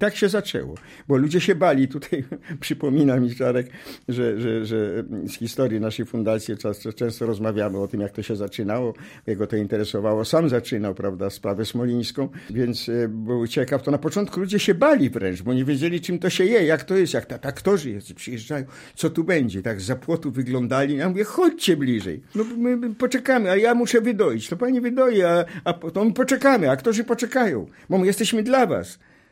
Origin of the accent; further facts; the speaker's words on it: Majdan Księżpolski, Lublin Voivodeship, Poland; born there; Ja się urodziłem w Majdanie Książ Polskim po drugiej stronie Biłgoraja.